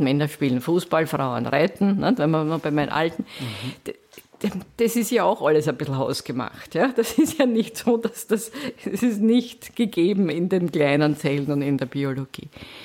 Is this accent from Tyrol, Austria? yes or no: no; Vienna, Austria; seit 2001 bin ich wieder sozusagen zurück in meine Heimatstadt. Ich bin an der Technischen Universität Wien Professorin für Wirtschaftsinformatik.